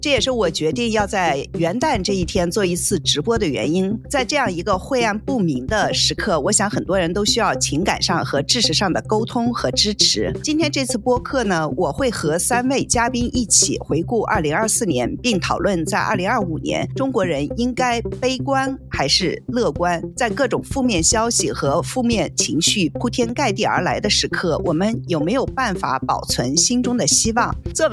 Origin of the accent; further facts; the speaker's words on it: New York, United States; 华盛顿终于有了一个让我们纽约人觉得羡慕嫉妒的地方